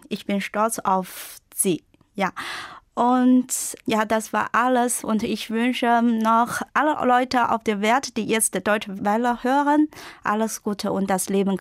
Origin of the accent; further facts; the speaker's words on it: China; German is a second language; moved away; Ich komme aus China und im Jahr 1985 geboren.